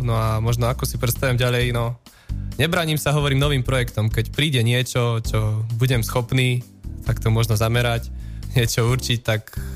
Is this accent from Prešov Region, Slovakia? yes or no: no; Martin, Žilina Region, Slovakia; nakoľko som Martinčan, tak to je samozrejmosť, že tieto kopce mám prejdené, schodené všetky.